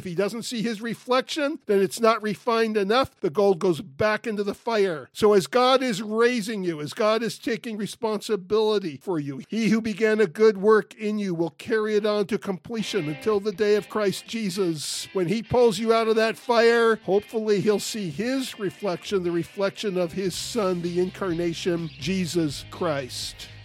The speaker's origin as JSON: {"language": "English", "region": "California", "country": "United States", "tie": "born or raised there", "also_born_or_lived": "Florida", "said": "I was born in Florida. I grew up in California, not far from the ocean."}